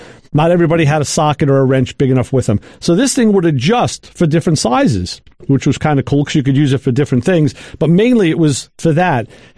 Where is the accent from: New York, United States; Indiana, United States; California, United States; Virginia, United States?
New York, United States; I was from New York. He says, wow, you came all the way here.